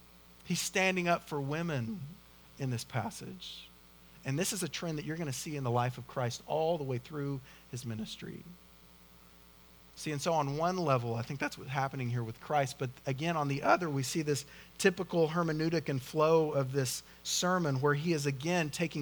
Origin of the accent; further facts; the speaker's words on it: Oklahoma, United States; I'm confident I'm butchering their names because I'm from Oklahoma, but you just got to deal with it, right?